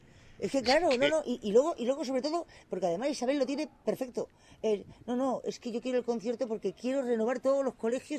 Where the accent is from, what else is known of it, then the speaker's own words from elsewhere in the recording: Madrid, Community of Madrid, Spain; soy ciudadana madrileña, vivo en Madrid y yo también quiero lo mismo.